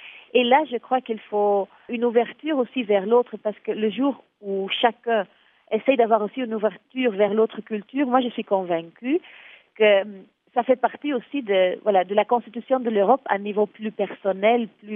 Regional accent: Belgium; Même en tant que Belge, je vois les différences entre les Wallons et les Flamands, par exemple.

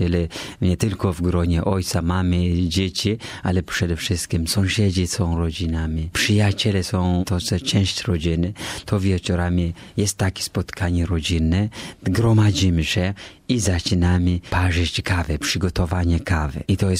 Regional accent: Mikora, South Ethiopia, Ethiopia; born there; Polish is a second language; Ja pochodzę z Etiopii. Urodzony jestem w małej miejscowości Mikora w diecezji Hosana, południowej Etiopii.

